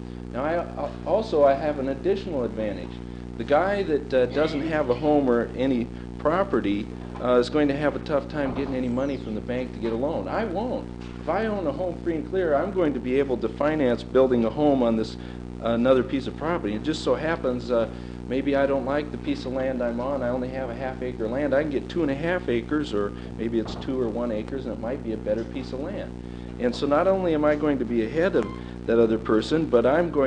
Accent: Alaska, United States; born there; seeing as I was born in Alaska, I'm probably going to be ahead of a lot of people

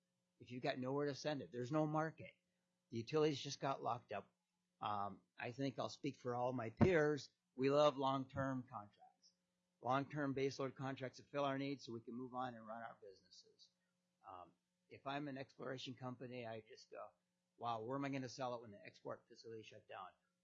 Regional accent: Midwest, United States; I grew up in the Midwest, and I love coal.

